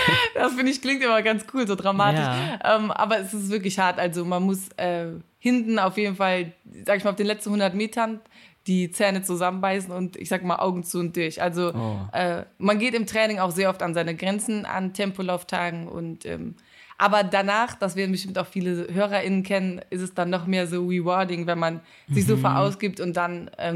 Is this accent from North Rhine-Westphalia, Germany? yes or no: yes; Cologne, North Rhine-Westphalia, Germany; ich komme aus Köln und da gibt es ja den Köln-Marathon